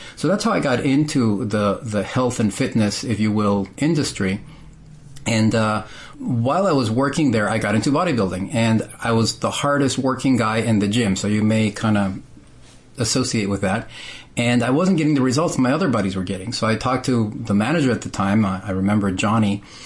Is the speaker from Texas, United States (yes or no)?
yes; Texas, United States; Well, initially, I grew up in Texas, in a little border town in Texas.